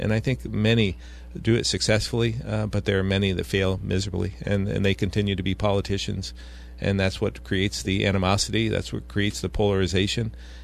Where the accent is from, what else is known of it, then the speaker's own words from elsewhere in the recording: Barrie, Ontario, Canada; I'm a blue collar guy. I grew up in this area. I grew up in Barrie, I'm proud of my blue collar roots.